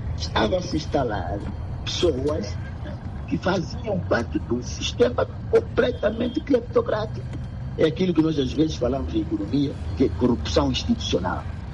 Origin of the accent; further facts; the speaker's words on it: Angola; Nós somos angolanos, conhecemos bem que as coisas se passaram aqui no passado e agora.